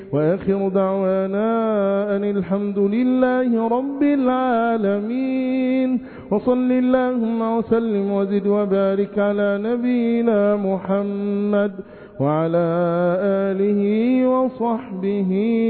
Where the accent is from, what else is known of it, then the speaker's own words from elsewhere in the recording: Egypt; اللهم احفظ بلادنا مصر بحفظك